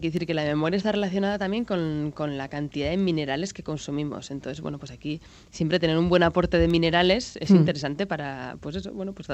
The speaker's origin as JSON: {"language": "Spanish", "town": "Getaria", "region": "Basque Country", "country": "Spain", "tie": "born or raised there", "said": "yo tengo el recuerdo cuando era pequeña en Guetaria que yo veía camiones que venían a llevarse algas"}